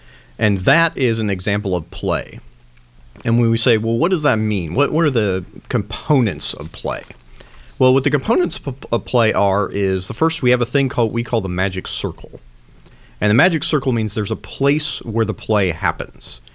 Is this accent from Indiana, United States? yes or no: yes; Goshen, Indiana, United States; I'm from Goshen, Indiana.